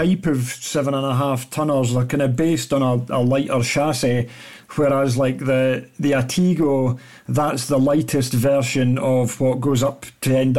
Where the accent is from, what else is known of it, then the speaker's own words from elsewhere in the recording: Northern Ireland, United Kingdom; You've got a Scotsman and a Northern Irishman talking. Well, technically I'm Irish anyway. I've only got my Irish passport now. My British one's expired, so.